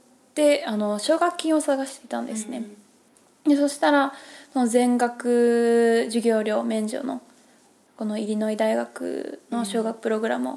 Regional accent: Nishinomiya, Hyogo, Japan; 生まれも育ちも西宮市で

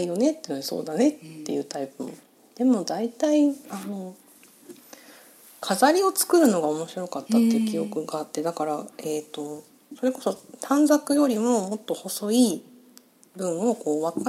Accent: Hiroshima, Japan; 広島県広島市。

